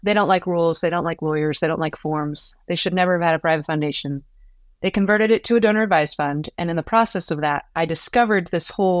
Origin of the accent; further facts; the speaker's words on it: Kansas City, Missouri, United States; Yeah. I grew up in Kansas City. I'm the youngest of five kids.